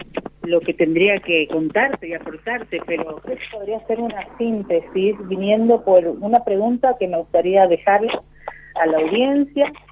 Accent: Chaco, Argentina; Si soy afrodescendiente, si soy argentina, soy chaqueña, sí existimos, y eso denota la existencia de mis antepasados aquí, en este suelo.

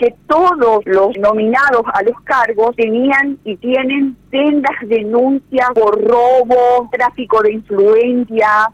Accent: Paraguay; Yo soy una ciudadana paraguaya, soy periodista

